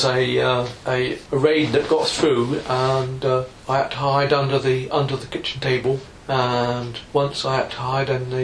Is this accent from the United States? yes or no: no; Winchester, South East England, United Kingdom; born there; In Winchester in Hampshire.